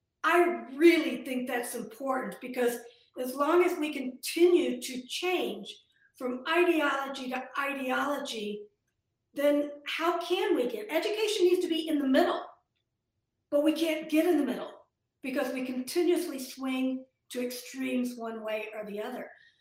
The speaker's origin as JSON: {"language": "English", "region": "Iowa", "country": "United States", "said": "I wish I was. I'm from Iowa. Actually, my PhD is from the University of Iowa, and I went to school there."}